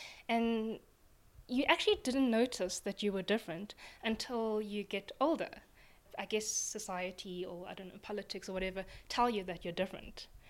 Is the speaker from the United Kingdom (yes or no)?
no; South Africa; when you say, well, I'm from South Africa and I'm part of the African delegation, the people on both sides were very confused.